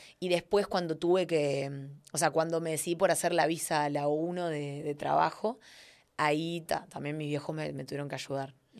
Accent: Uruguay; en mi caso, porque soy de Uruguay

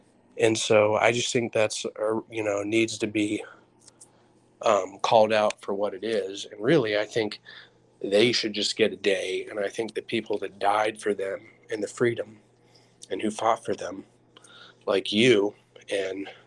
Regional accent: Seattle, Washington, United States; also born or lived in San Antonio; I was born in San Antonio, Texas, and grew up with Jay Irvin in West Seattle, Washington.

